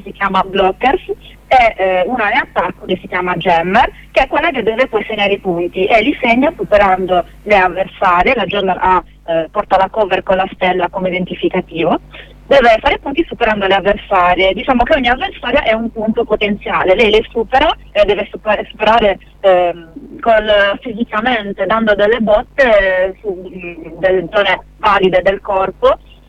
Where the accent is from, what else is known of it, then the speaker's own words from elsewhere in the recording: Sardinia, Italy; apro una piccola parentesi perché io sono sarda